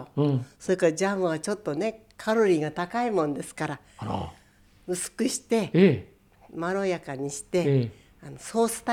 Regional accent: Hokkaido, Japan; born there; 我々はなんてね北海道で生まれてね、よかったなって、

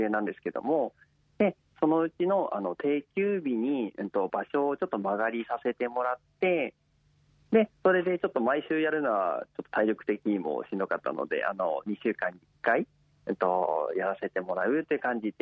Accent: Yamagata, Japan; 出身は実は北海道じゃなくて山形県なんです。

